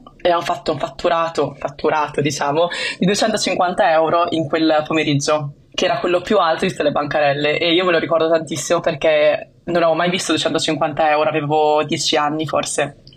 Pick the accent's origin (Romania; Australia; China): China; Wenzhou, Zhejiang; now in Italy; viene fuori che noi veniamo da Wenzhou